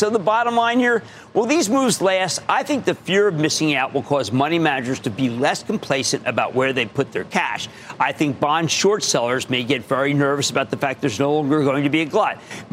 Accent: New Jersey, United States; How about Linda, my home state of New Jersey?

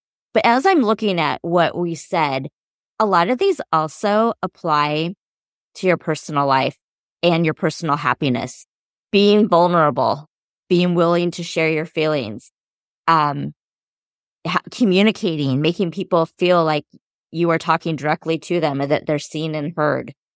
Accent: Kansas City, United States; I mean, Abby grew up in Kansas City, where I live in Kansas City. We're from Kansas City.

